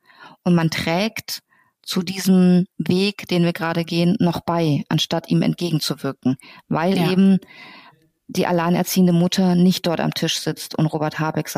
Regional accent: Iran; now in Germany; So, ich stamme aus dem Iran

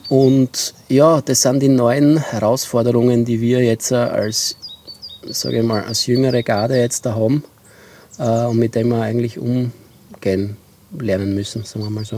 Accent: Styria, Austria; Ich komme aus einer der ältesten Weinbaufamilien, oder ältesten Weinbaufamilien, aus einer sehr gestandenen Weinbaufamilie in der Südsteiermark.

